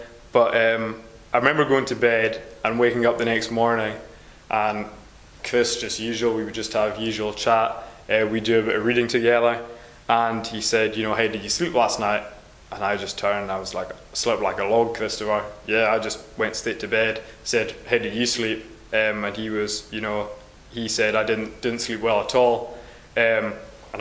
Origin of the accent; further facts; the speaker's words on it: Harris, Scotland, United Kingdom; growing up in Harris and then travelling all the way to Nepal.